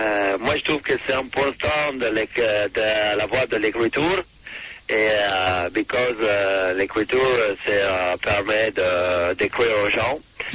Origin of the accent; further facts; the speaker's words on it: London, United Kingdom; French is a second language; Alors, je parle un peu français, je suis de Londres